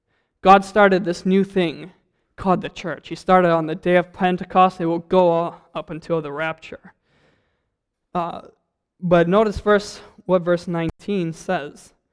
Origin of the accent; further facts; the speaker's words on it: Zambia; growing up in Zambia, you're kind of oblivious to a lot of things going on. And going back to Zambia